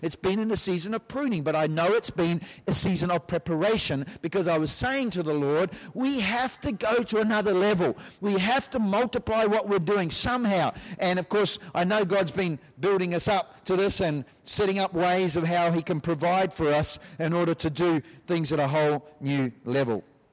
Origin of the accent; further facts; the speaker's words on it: New Zealand; I come from New Zealand. There's only 4 million people in New Zealand